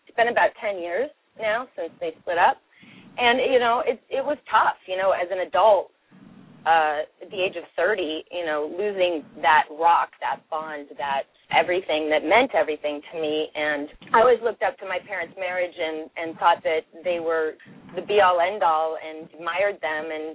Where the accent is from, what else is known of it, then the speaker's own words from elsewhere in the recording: California, United States; I come from Orange County, California. My parents are school teachers